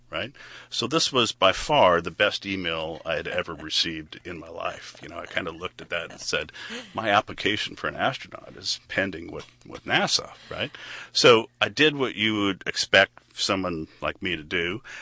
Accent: Canada; also born or lived in Houston, United States; The major impediment I had is being born in Canada and being Canadian, other than being 40 pounds overweight, that, you know, I wasn't going to make the U.S. citizenship requirement.

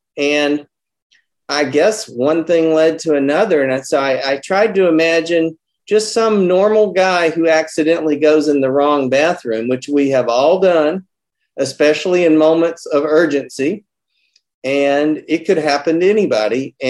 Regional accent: North Carolina, United States; And I was so embarrassed that my home state did that.

